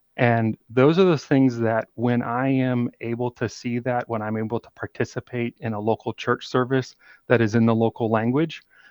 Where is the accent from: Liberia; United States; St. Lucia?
Liberia; I was born in Liberia. That's where I was raised. I grew up in a small village, and that's still my happiest place to be anywhere.